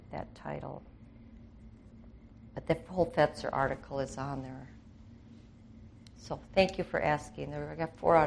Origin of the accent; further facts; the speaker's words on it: St. Paul, Minnesota, United States; hi, I'm a lawyer from St. Paul.